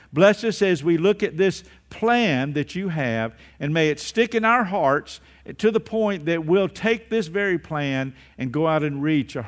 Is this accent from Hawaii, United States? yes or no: no; Atlanta, Georgia, United States; born there; No, Atlanta, Georgia, born in Atlanta, Georgia.